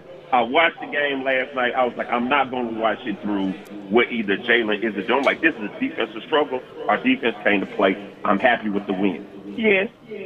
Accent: the South, United States; try growing up in the South of Eagles fan when they won Super Bowls.

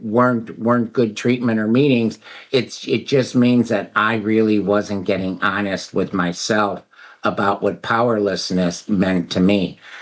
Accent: Cleveland, Ohio, United States; I'm from Cleveland.

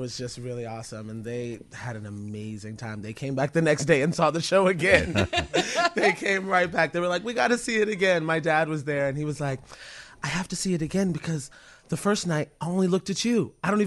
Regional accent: St. Petersburg, Florida, United States; St. Petersburg, Florida.

